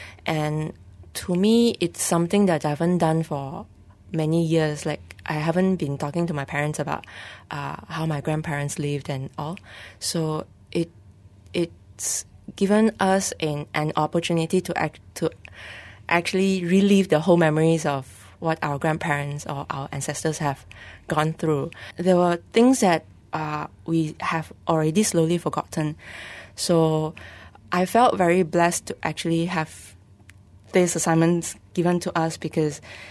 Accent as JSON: {"language": "English", "country": "Malaysia", "said": "Are we really just Malaysian, or are we why are we still addressing ourselves as Malaysian Chinese?"}